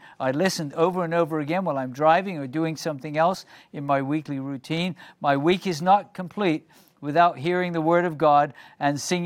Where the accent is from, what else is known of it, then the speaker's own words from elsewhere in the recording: Haiti; now in Portland, United States; By the way, I'm from Haiti, but I'm living in Portland, Oregon.